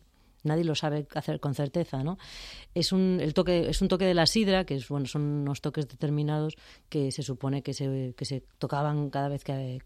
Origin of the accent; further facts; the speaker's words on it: Vitoria, Basque Country, Spain; De Vitoria.